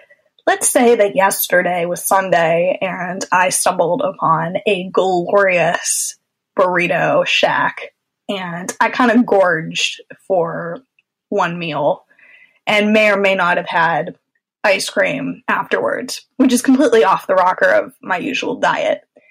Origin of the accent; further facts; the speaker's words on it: Washington, District of Columbia, United States; I'm from Washington, D.C.